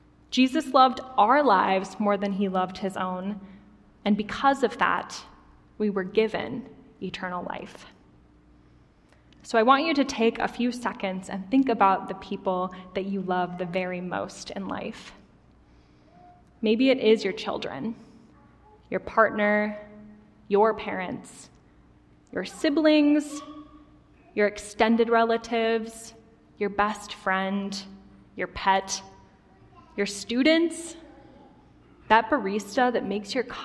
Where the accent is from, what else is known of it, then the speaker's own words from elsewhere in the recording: North Dakota, United States; I grew up in North Dakota, where I attended a camp my whole childhood.